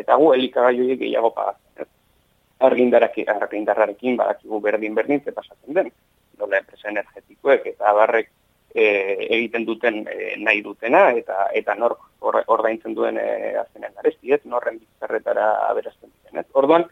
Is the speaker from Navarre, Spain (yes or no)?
yes; Malerreka, Navarre, Spain; Ni Malerrekakoa naiz adibidez, ez? Eta hemen Malerrekan ni frontoian izan aitzen naiz astero